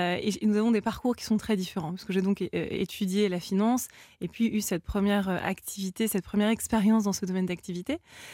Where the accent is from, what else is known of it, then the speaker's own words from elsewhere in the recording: Bordeaux, Nouvelle-Aquitaine, France; je suis née à Bordeaux et j'ai grandi, j'ai passé toute mon enfance à la propriété Angélus et je courais au milieu des vignes côté de mon père et de mon grand-père.